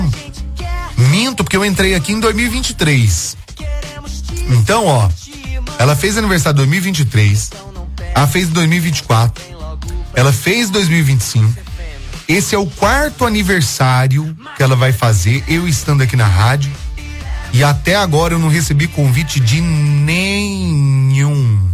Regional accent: Itajubá, Minas Gerais, Brazil; sou de Itajubá.

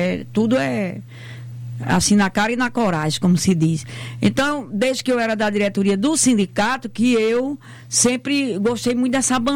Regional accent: Patu, Rio Grande do Norte, Brazil; não sou de Mossoró, né? Sou de Patu, mas não moro lá.

